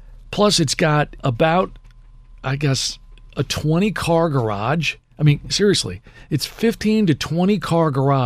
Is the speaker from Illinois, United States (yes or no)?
no; Potomac, Maryland, United States; Now, I ultimately moved back into the house that I grew up in Copenhagen, in Potomac, Maryland. And I ultimately decided that I wanted to be back into the neighborhood where I grew up.